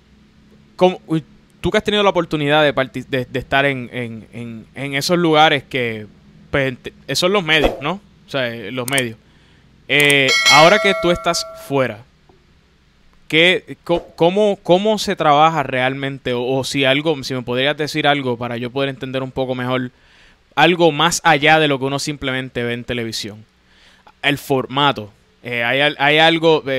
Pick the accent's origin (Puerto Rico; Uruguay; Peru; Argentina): Puerto Rico; el valor que tiene su trabajo para nosotros como puertorriqueños.